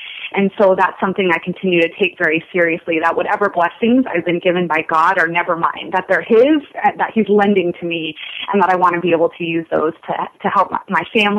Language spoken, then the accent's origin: English; Arizona, United States; also born or lived in Denver; now in California, United States; So I left begrudgingly from Denver, but I actually was born and raised in Arizona.